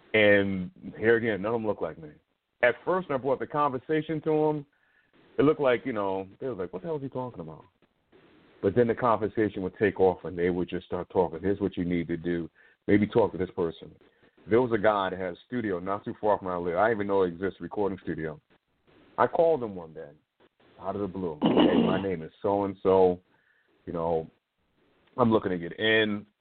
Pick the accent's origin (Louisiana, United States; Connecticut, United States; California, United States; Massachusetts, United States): Connecticut, United States; I said, you know, I'm down from Connecticut.